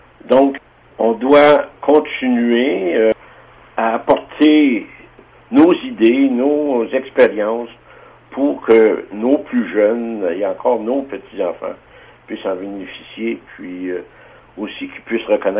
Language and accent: French; Moffet, Quebec, Canada; je suis originaire de Moffett, de Témiscamingue, québécois. Et j'ai fait mes études au séminaire Saint-Michel de Rouyn-Noranda, puis un an aussi au cégep de Rouyn-Noranda, même endroit.